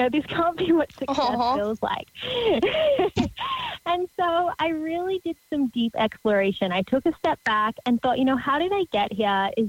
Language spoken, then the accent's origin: English; Australia; moved away as an adult; now in United States; You might be able to tell from my crazy accent that I grew up down under in Australia. So I'm not from this part of the world, but moved to America about 4 years ago.